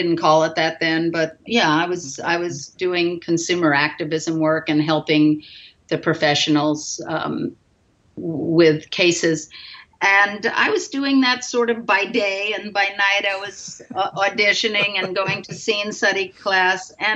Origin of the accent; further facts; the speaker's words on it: Stamford, Connecticut, United States; also born or lived in Manhattan; I was born actually in Manhattan, but grew up mostly in Stamford, Connecticut.